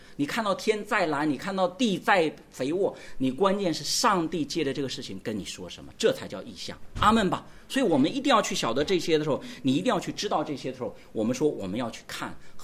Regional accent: China; 因为我们中国人很擅长就是望文生义，是吧？

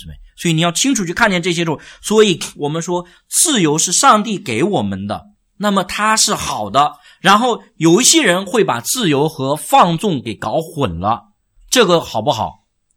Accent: China; 但我们中国人基本上不习惯用支票，对吧？

